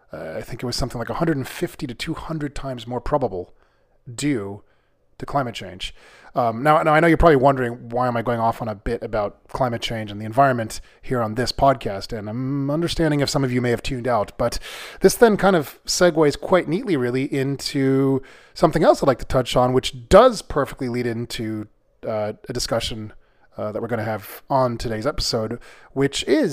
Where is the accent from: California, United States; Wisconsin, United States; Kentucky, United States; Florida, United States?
California, United States; moved away as an adult; this was, of course, recorded back in my home state of California.